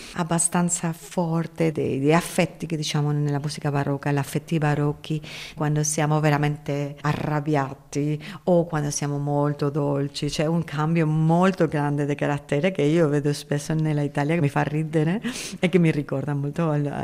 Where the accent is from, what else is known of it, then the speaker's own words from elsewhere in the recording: Ibiza, Balearic Islands, Spain; Italian is a second language; Io vengo di un'isola, io sono di Ibiza, la mia famiglia viene di Ibiza, mi sento molto mediterranea